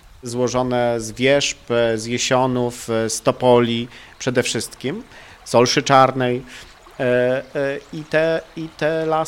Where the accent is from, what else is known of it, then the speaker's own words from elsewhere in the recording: Wyrzysk, Greater Poland Voivodeship, Poland; Ja pochodzę spod Wyżyska